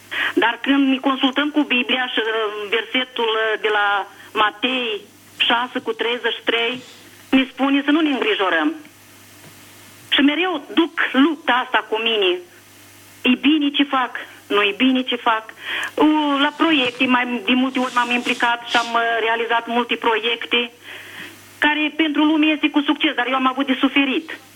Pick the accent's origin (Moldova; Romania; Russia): Moldova; Sunt din Republica Moldova.